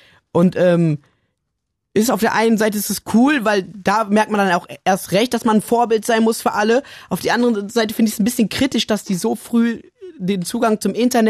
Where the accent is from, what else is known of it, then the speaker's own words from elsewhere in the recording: Germany; born there; Ich bin hier geboren. Also ich bin nicht in Spanien geboren. Meine Mutter ist in Spanien geboren. Ich bin hier in Deutschland geboren, ja.